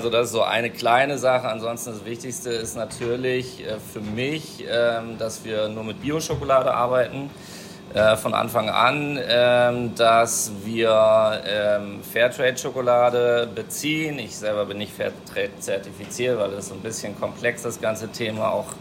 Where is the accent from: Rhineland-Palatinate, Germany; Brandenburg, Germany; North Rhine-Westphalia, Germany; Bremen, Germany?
Bremen, Germany; moved away as an adult; now in Berlin, Germany; komme gebürtig aus Bremen, Bäcker-Konditor habe ich gelernt und bin dann vor vielen Jahren, ich glaube 2004, nach Berlin gekommen.